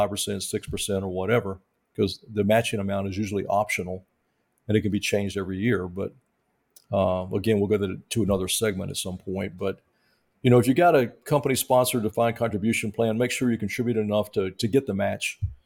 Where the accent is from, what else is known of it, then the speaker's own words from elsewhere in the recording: the South, United States; kids grow up drinking sodas and sweet tea. I'm from the South, so... you know, sweet tea and other stuff.